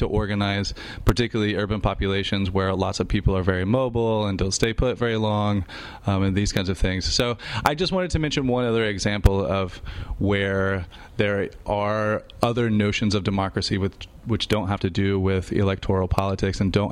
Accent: Midwest, United States; I didn't actually grow up here on the West Coast. I grew up in the Midwest.

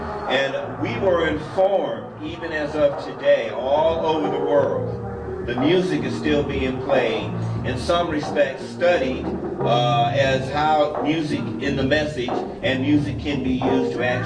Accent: Sacramento, California, United States; I came from Sacramento, California.

